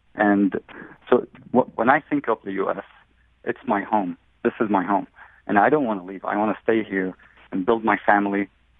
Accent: Iraq; English is a second language; moved away as an adult; now in United States; I grew up in Iraq, and all of my life in Iraq, my freedom was restricted. Part of my life, I lived under a dictatorship.

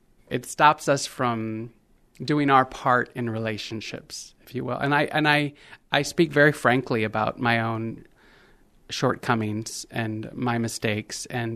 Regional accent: San Antonio, Texas, United States; I'm from San Antonio. I will never not be from San Antonio. And so every bit of my work is peppered with those references, that background history that I have.

